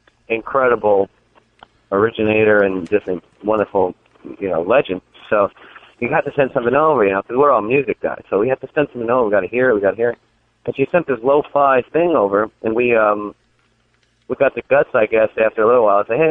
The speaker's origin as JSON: {"language": "English", "town": "New York City", "region": "New York", "country": "United States", "tie": "born or raised there", "said": "I'm from New York City, that's where I grew up"}